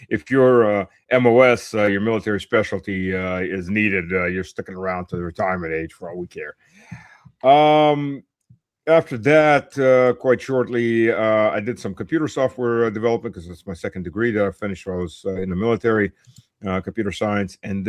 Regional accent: United States; also born or lived in Luhansk, Ukraine; I was born in Voroshilovgrad, which is now Lugansk. And my father was a political dissident, took the family to the U.S. in 79.

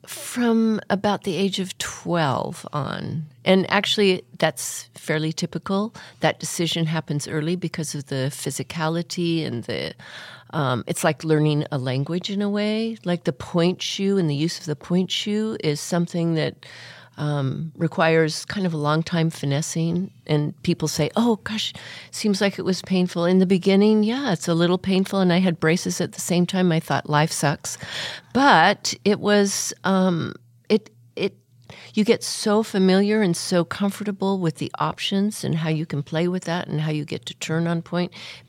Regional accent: Bountiful, Utah, United States; officially born outside of Salt Lake City, Utah. My first early years until I got into high school, I was born in Bountiful, Utah.

